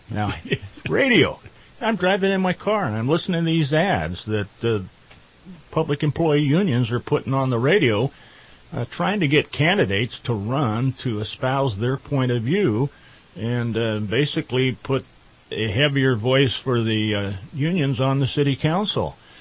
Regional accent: Reading, Pennsylvania, United States; Well, I was born in Reading. I grew up here. I've been here all my life, except for the time I was in college and in the military.

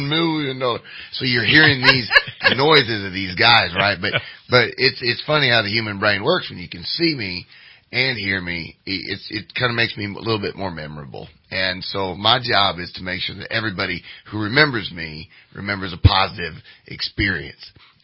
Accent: Grass Valley, Oregon, United States; born there; My mom was born in Fayetteville, Arkansas, and then I was born in Oregon, actually, uh-huh. A little place called Grass Valley, Oregon

